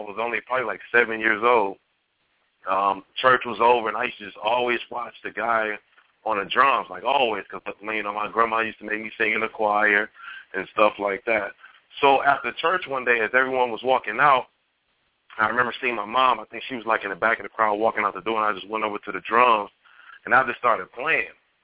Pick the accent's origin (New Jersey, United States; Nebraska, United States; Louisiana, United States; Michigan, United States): Michigan, United States; Detroit; Growing up in Detroit, you know, it has a reputation for music, and it has that positive reputation of being a motor city, but actually being in a city, it comes off a difference when you're growing up.